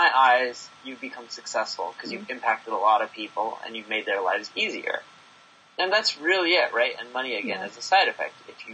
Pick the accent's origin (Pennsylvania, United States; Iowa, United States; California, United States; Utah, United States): California, United States; now in Las Vegas, United States; I now live in Las Vegas. I've moved around quite a bit. As a kid, when I was growing up in Orange County